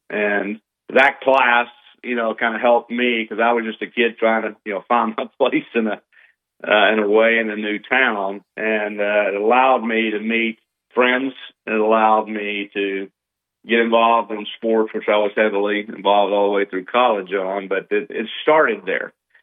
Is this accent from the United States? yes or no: yes; Mountain Home, Arkansas, United States; also born or lived in New Albany, Mississippi; earliest, memories of Mountain Home was I moved there in 1974 from New Albany, Mississippi.